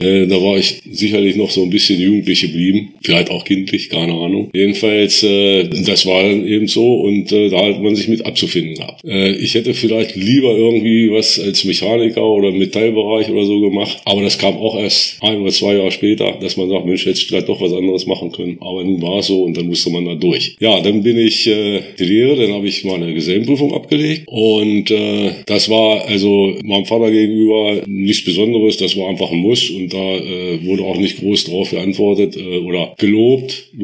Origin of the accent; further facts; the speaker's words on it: Göttingen, Lower Saxony, Germany; Ich bin 1958 geboren in Göttingen und bin seitdem auch in Holtensen immer geblieben, nie irgendwo anders gewesen.